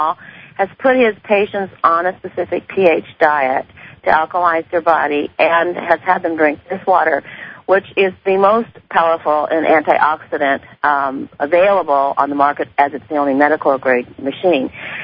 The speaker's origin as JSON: {"language": "English", "region": "California", "country": "United States", "said": "I'm from California."}